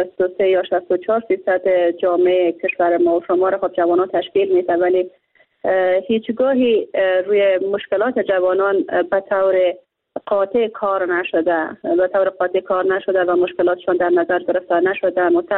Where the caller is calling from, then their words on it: Bamyan, Afghanistan; از ولایت بامیان هستم،